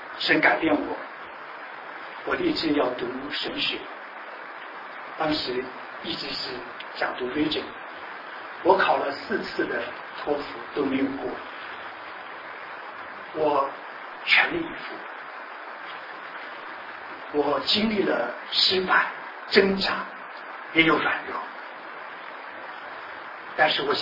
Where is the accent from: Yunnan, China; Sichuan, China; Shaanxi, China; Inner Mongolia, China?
Shaanxi, China; Xi'an; 我是从西安过来的，在西安，如果大家去过的或者是知道的，是一个古城，很有名的其中一个古迹就是大雁塔。